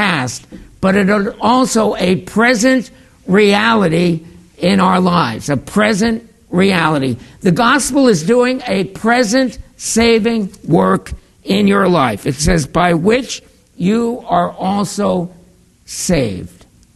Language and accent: English; New York, United States; I used to, growing up in New York, take a bus.